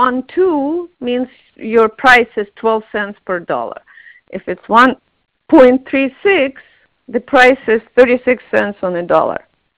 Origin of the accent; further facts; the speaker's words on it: Odesa, Odesa Oblast, Ukraine; I'm from Ukraine, but not from Kiev, from Odessa. Different.